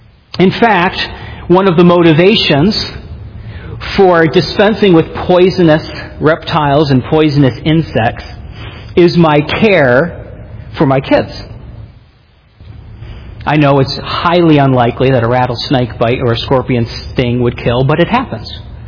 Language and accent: English; Maine, United States; now in Phoenix, United States; Where I grew up in Maine, autumn was typically September, October. By middle of October, the leaves were off the trees and you were looking forward to winter.